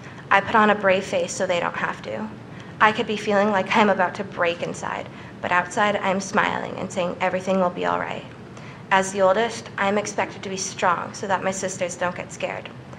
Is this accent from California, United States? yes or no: no; North Dakota, United States; born there; also born or lived in Texas / Minnesota / Virginia / Georgia; I was born in North Dakota into a military household, ultimately making me a military child. We have moved to several different states, including Texas, Minnesota, Virginia, Georgia, and Alaska.